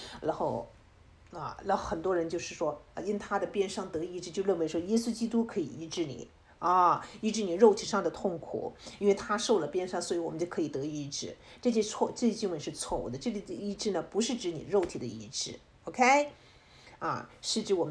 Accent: China; 我们如果是把按照我们中国人的这种语言，按照中国人的文化背景去理解的话，就会有偏差

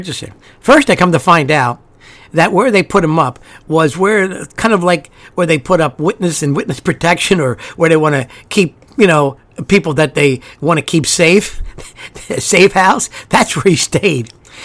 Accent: Ireland; I am an Irish person who has spent their entire adult life in the sun.

